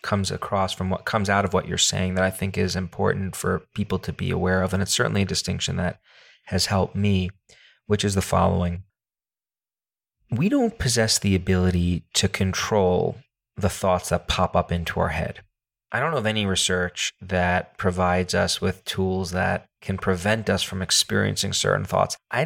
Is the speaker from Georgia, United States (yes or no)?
no; New York City, New York, United States; I'm a human being and I come from New York City.